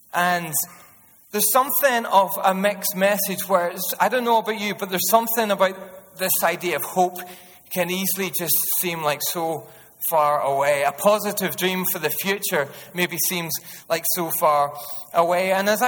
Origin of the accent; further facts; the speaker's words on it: Northern Ireland, United Kingdom; My only qualification is I'm Northern Irish, if that even qualifies me at all.